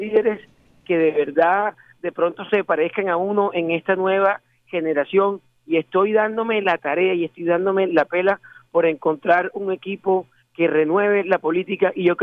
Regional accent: Atlántico, Colombia; Y yo como ciudadano, y yo como colombiano y como atlanticense

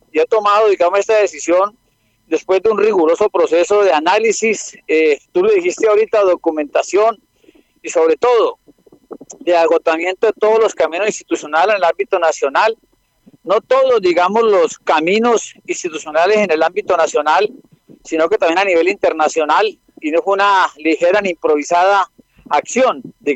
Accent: Colombia; como ministro, como ciudadano, pero sobre todo como colombiano

